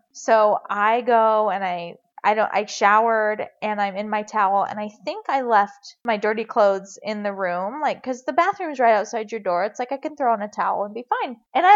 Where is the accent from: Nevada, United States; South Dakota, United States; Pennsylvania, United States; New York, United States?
Nevada, United States; Reno; moved away as an adult; also born or lived in North Carolina / Utah; I'm from Reno. I moved across the country when I got married, moved to North Carolina. My husband was in the military there.